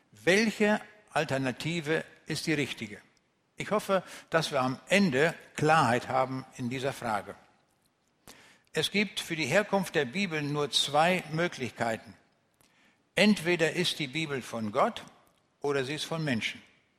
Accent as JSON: {"language": "German", "town": "Braunschweig", "region": "Lower Saxony", "country": "Germany", "said": "Ich komme aus Braunschweig, wer das hier nicht so kennt"}